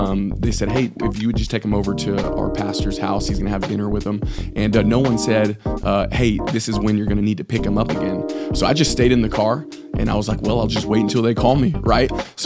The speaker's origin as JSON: {"language": "English", "town": "Fort Worth", "region": "Texas", "country": "United States", "tie": "born or raised there", "lives_now": "Michigan, United States", "said": "my wife and I grew up in Fort Worth, Texas. We've been here in Michigan now for just a little over 4 years."}